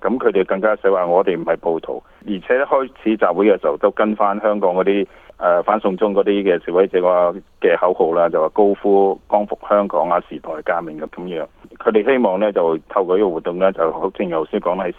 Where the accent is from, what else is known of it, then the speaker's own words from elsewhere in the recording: Canada; 我哋加拿大人呢似乎到而家呢都係比較容忍或者係比較耐性